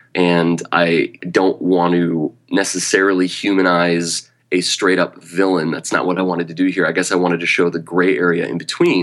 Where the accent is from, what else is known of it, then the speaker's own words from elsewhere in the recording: Michigan, United States; You know, growing up in Michigan, which I love dearly, all the green and forests and lakes and all that wonderfulness